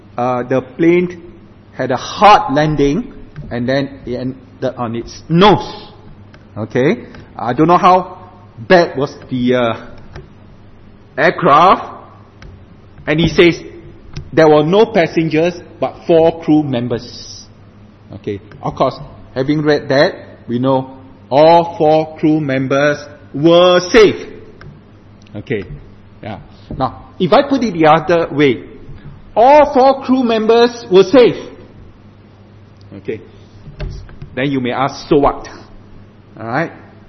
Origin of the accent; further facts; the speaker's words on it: Singapore; By the way, I'm from Singapore, so pardon me when I talk about Singapore.